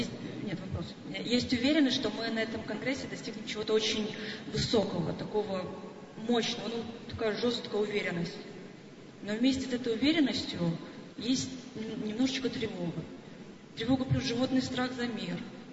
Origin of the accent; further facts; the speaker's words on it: Kyiv, Ukraine; из Киева.